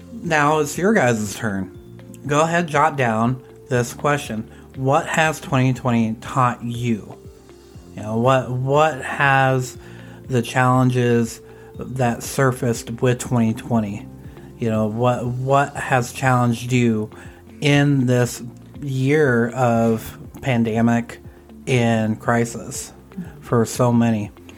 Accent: Iowa, United States; you guys know that I'm from Iowa and …'s from Kentucky.

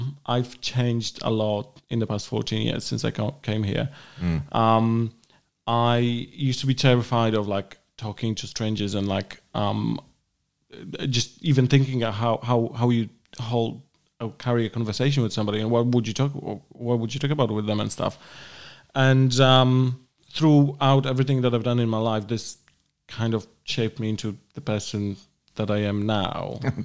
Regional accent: Poland; English is a second language; So I'm originally from Poland, Porcupine Land

